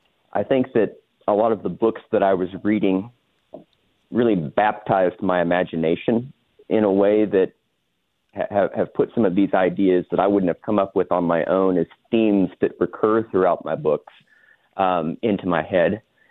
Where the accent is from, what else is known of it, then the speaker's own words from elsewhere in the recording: Oklahoma, United States; Now, growing up in Oklahoma, I just didn't really know any Catholics.